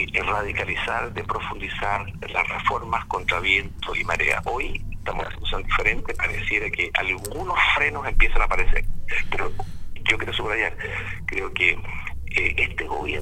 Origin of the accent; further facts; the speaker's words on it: Chile; algo que nosotros como chilenos nunca antes habíamos logrado